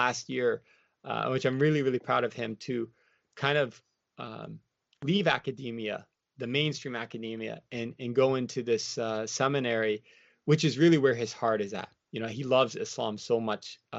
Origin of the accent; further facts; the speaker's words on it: Massachusetts, United States; because we literally were neighbors growing up in Massachusetts.